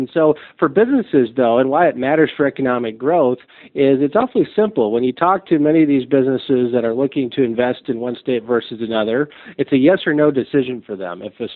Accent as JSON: {"language": "English", "region": "Michigan", "country": "United States", "tie": "born or raised there", "said": "We're going to compete with my home state of Michigan"}